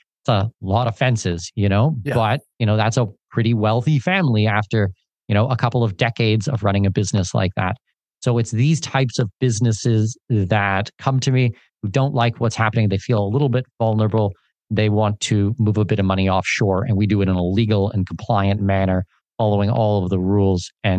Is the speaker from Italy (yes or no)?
no; Canada; I'm a Canadian citizen.